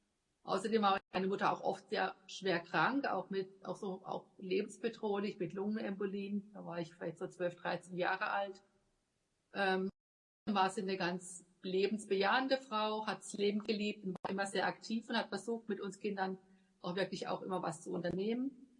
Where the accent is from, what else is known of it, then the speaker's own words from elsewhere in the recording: Waldkirch, Baden-Württemberg, Germany; ich bin in Waldkirch bei Freiburg geboren und auch aufgewachsen.